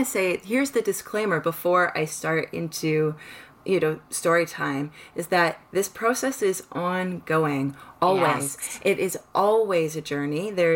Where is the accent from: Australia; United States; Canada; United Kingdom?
Canada; I'm from Canada.